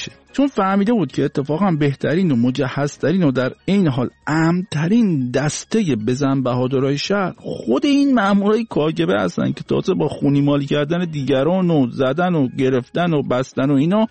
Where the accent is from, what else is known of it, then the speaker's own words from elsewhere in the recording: Shiraz, Fars, Iran; born there; و متولد شیرازم هستم